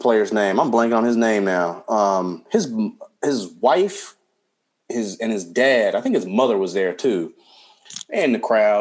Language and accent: English; Compton, California, United States; I grew up in Compton, you know, born and fucking raised wherever and shit.